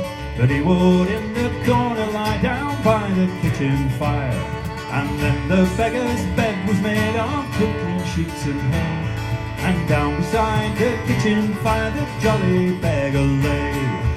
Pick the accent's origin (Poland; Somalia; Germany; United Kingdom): United Kingdom; Danish is a second language; now in Denmark; Jo, jeg er fra Storbritannien, så i dag, det er officielt, jeg er ikke en EU-statsborger mere.